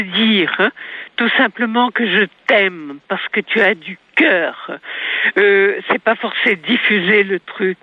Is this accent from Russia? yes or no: yes; Russia; Je suis russe, je suis juive de l'autre côté.